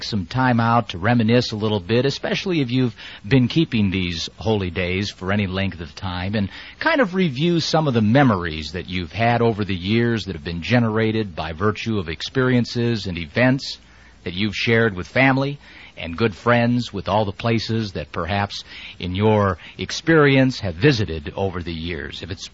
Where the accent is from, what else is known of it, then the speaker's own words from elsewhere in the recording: United States; being an American, I notice quite a bit of change here. I've been an American for 48 years